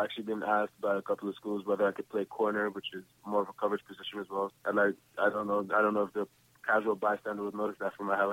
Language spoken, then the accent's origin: English; Canada; as a Canadian kid, you never see those kind of crowds.